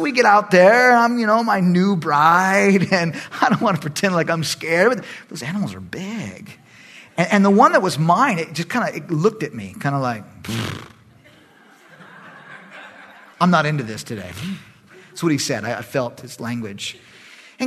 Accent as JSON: {"language": "English", "town": "Long Beach", "region": "California", "country": "United States", "tie": "born or raised there", "lives_now": "Texas, United States", "said": "But anyway, I grew up in Long Beach, me"}